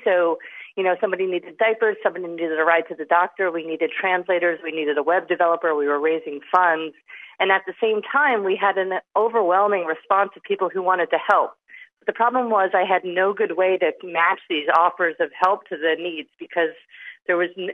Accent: United States; I come from the States where everybody uses online wedding registries

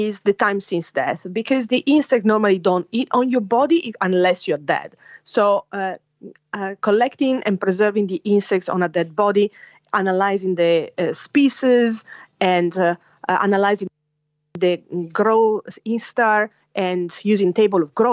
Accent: Italy; now in Australia; For example, I come from Italy, and in Europe, there is more globalization of the insects.

